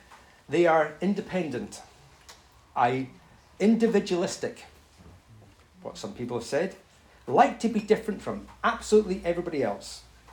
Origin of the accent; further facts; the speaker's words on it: England, United Kingdom; I'm an Englishman.